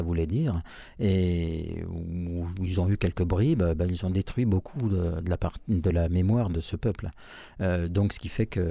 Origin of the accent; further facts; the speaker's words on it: France; Ah oui, bien sûr, je suis français.